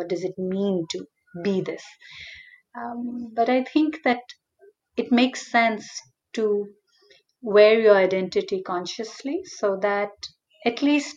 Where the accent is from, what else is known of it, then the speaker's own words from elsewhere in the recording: India; first language Hindi; English is a second language; If you asked me to choose just one language as my mother tongue, I would say Hindi or Hindustani. However, it is also true that I am equally fluent in and perhaps more articulate in English.